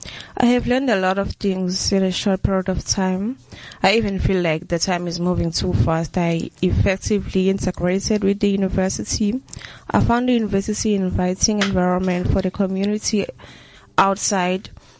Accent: Inanda, KwaZulu-Natal, South Africa; I'm from Inanda.

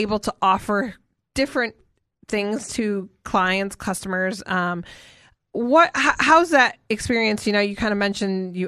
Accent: Michigan, United States; moved away as an adult; now in Cookeville, United States; So, you know, I grew up in Michigan as well.

